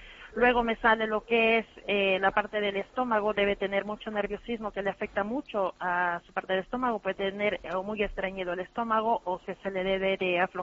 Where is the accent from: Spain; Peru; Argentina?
Peru; Yo soy de Perú y en la zona andina nosotros vemos que el mal de ojo solamente lo transmite la mujer.